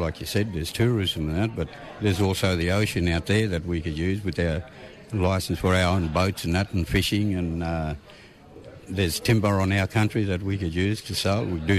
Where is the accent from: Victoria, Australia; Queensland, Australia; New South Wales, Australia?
Queensland, Australia; Mona Mona Mission; also born or lived in Gordonvale / Ingham / Palm Island; It's Mona Mona Mission outside of Caranda, Gordon Vale, Ingham, Palm Island.